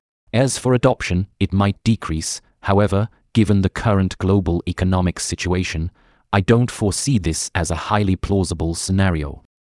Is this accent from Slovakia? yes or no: yes; Slovakia; English is a second language; I grew up in Slovakia, where we transitioned from Slovak crowns to euros.